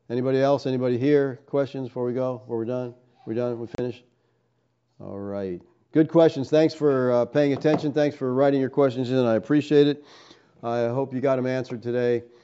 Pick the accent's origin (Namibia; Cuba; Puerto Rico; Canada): Puerto Rico; now in El Paso, United States; We are from Puerto Rico, living in El Paso.